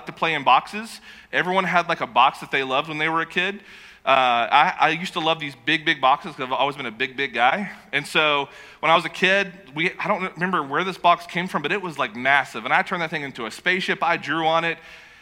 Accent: Knoxville, Tennessee, United States; moved away as an adult; growing up in the South, I born and raised in Knoxville, and it's yes, ma'am, no, ma'am, yes, sir, no, sir. And like you would help people if they needed help. And so in my early 20s, I moved to California

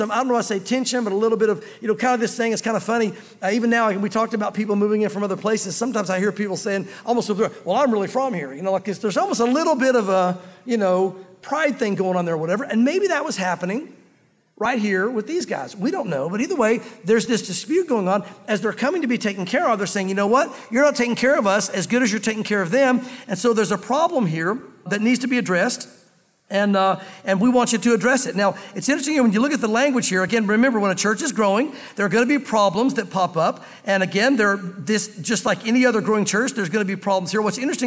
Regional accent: the South, United States; I grew up in the South, like I was going to say like many of you, but like some of you, because we have so many from the outside. But us Southerners that grew up here in the South anyway

